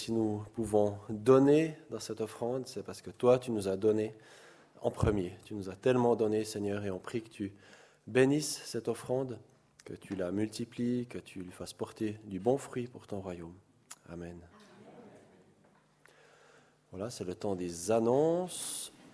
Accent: Switzerland; je suis un bon Suisse.

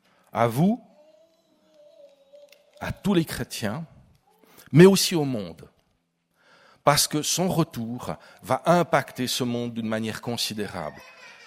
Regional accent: Geneva, Switzerland; je suis un Genevois, en fait, d'origine. Ouais, ça se voit pas. J'ai perdu un peu mon accent, je pense, au travers de mon émigration dans d'autres parties de la Suisse, parce que ça fait pas mal d'années que je suis sur le canton de Berne.

